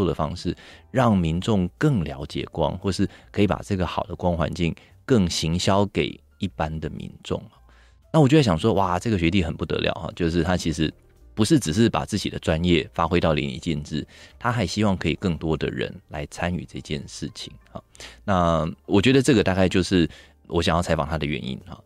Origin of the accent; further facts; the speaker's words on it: Taichung, Taiwan; 那因为我也是台中人，所以我记得台中是台中州厅